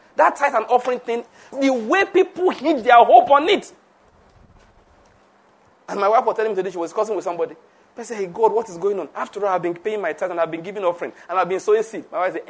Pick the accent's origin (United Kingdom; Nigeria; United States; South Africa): Nigeria; Ogun; You say, you know I'm from Ogun State. In our state is how you behave.